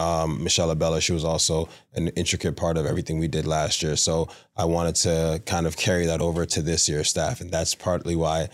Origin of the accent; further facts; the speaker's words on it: Toronto, Ontario, Canada; Like I said, I'm from the West End of Toronto